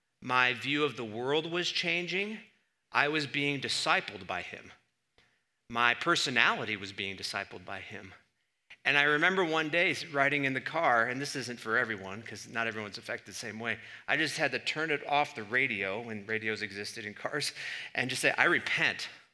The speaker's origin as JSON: {"language": "English", "region": "Washington, D.C. area", "country": "United States", "tie": "born or raised there", "said": "I grew up in Washington, right outside of Washington, D.C."}